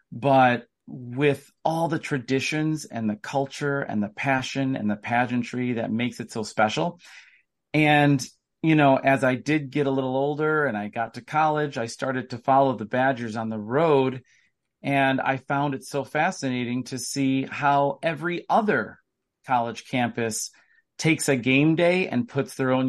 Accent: Wisconsin, United States; I am from Wisconsin, and I am a UW grad.

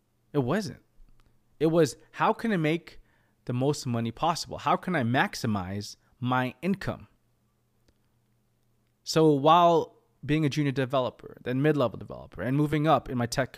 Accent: United States; born there; it's coming from an immigrant mindset, having with my parents moving here from the Philippines. I was born in America

